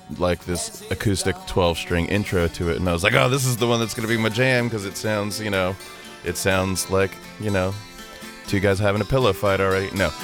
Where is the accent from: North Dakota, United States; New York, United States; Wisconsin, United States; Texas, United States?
New York, United States; when I was a little kid, I used to be in like musicals and stuff, growing up in New York